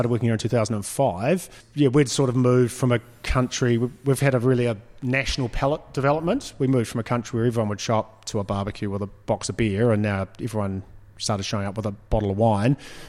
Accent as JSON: {"language": "English", "town": "Christchurch", "region": "Canterbury", "country": "New Zealand", "tie": "born or raised there", "said": "and I grew up in Christchurch, so I understand."}